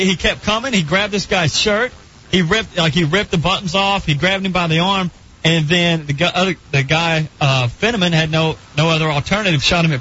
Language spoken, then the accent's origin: English; Arkansas, United States; This was in Arkansas, in my hometown.